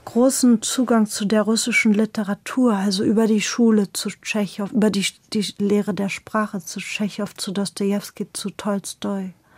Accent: Berlin, Germany; Ja, in Kreuzberg.

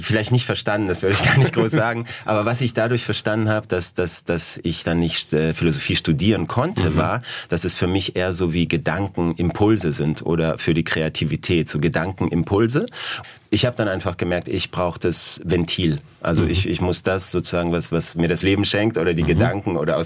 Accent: Świętochłowice, Silesian Voivodeship, Poland; moved away; also ich komme aus Świętochłowice, das ist bei Katowice, das ist Oberschlesien

